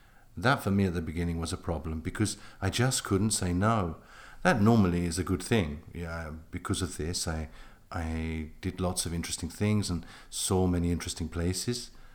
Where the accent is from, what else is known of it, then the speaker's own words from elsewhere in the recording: England, United Kingdom; now in Italy; And this, being very English about this, I didn't say, no, stop, or anything like that.